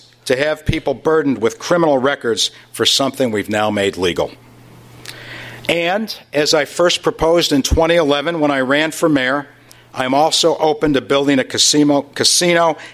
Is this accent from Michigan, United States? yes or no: no; Chicago, Illinois, United States; We are Chicagoans, but we are also Americans.